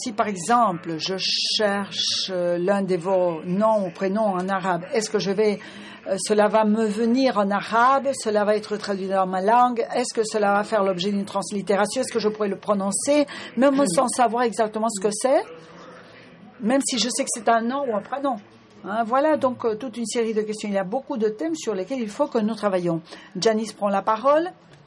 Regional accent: Kenya; je viens du Kenya.

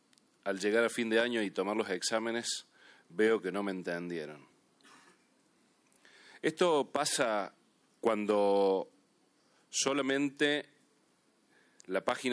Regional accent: Argentina; vengo desde el fin del mundo, de Argentina. Soy miembro de ALAC

